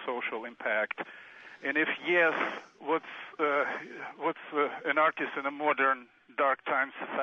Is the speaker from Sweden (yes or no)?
no; Moscow, Russia; now in Louisville, United States; I grew up in Moscow, Russia, in the totalitarian society